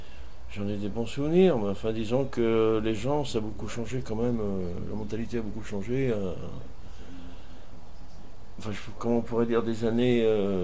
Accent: Rigny, France; also born or lived in Nau; Ah ben après, j'ai vécu à Rigny jusqu'à 8 ans, et après, je suis venu à Nau.

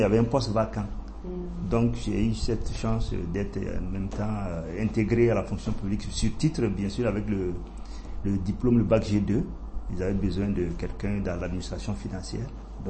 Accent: Bobo-Dioulasso, Hauts-Bassins, Burkina Faso; parce que notre dialecte, je ne le comprenais pas bien, puisque j'ai grandi à Bobo.

